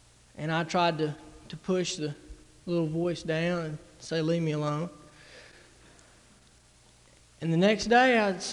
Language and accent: English; Roanoke, Virginia, United States; And I'm from Roanoke, and Vinton and Roanoke are practically the same thing.